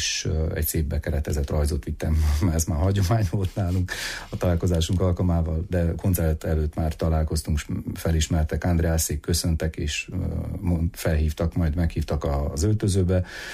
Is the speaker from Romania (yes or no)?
yes; Transylvania, Romania; és én a második voltam, mint erdélyi romániai rádiós és műsorvezető.